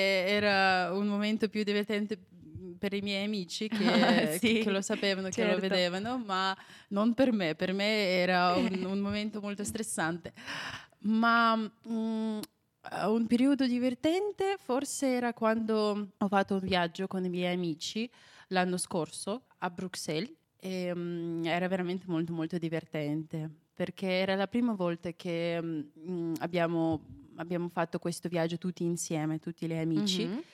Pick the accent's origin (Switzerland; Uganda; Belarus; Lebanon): Belarus; Italian is a second language; il mio paese è abbastanza piccolo, però molti pensano che noi facciamo una parte di Russia, che no, perché noi siamo un paese diverso dalla Russia